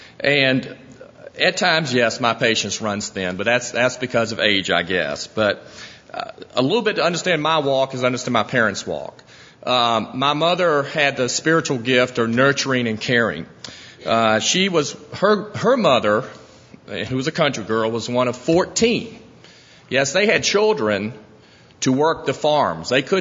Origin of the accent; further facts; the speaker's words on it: Richmond, Virginia, United States; I grew up in Richmond, Virginia. Mother and father were very strong Christians, grew up in the church.